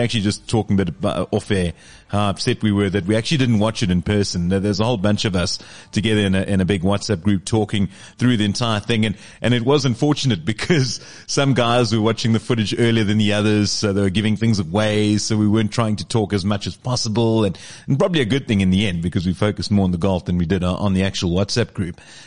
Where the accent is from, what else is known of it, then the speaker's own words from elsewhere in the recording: Port Elizabeth, Eastern Cape, South Africa; we went down to the Eastern Cape and went to my hometown, Port Elizabeth.